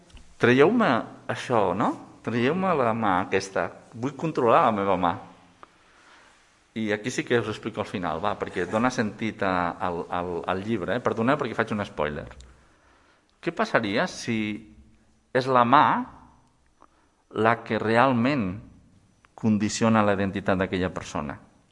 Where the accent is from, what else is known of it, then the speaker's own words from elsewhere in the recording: Catalonia, Spain; Jo sóc bastant nacionalista empordanès, en el sentit de que, i molt gironí, però molt empordanès.